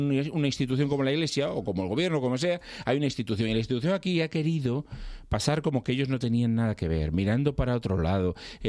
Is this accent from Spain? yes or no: yes; Ferrol, Galicia, Spain; born there; Yo nací en Ferrol